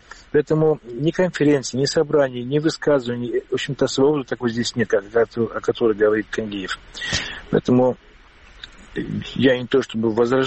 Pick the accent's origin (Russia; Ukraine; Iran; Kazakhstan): Ukraine; Crimea; А, ну, сказать, что только достается нам, крымским, это неправда, конечно.